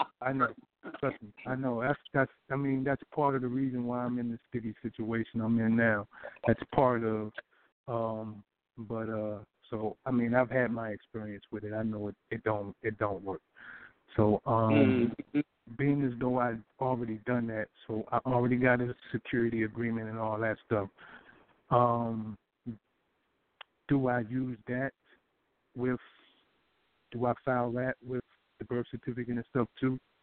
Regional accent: Washington, District of Columbia, United States; born there; I was born in Washington, D.C., in the District of Columbia. Okay? But I don't live in the District of Columbia, right?

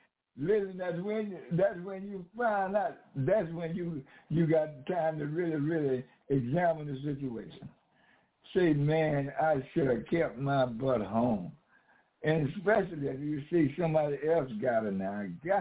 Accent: Philadelphia, Pennsylvania, United States; born there; I was born in Philadelphia like him. And I met him in Philadelphia.

